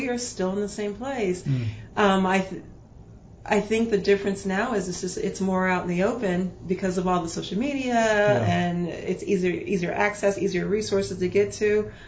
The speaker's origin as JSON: {"language": "English", "town": "Indianapolis", "region": "Indiana", "country": "United States", "tie": "born or raised there", "also_born_or_lived": "Mississippi", "said": "I was born in Mississippi and moved to Indianapolis. So when I was in Mississippi, I was a baby."}